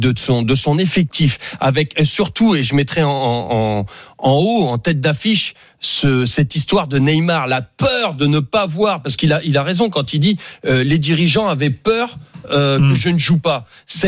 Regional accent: France; Je suis français.

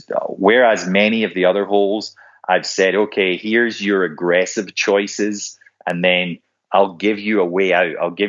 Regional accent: Scotland, United Kingdom; And I think this speaks to the fact that as a Scot, my golf has always been match play.

